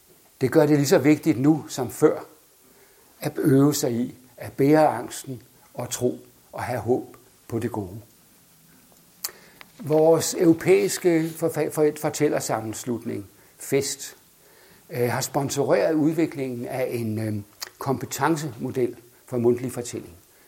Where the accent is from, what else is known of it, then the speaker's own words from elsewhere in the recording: Mulbjerg, Central Denmark Region, Denmark; og … fra Mulbjerg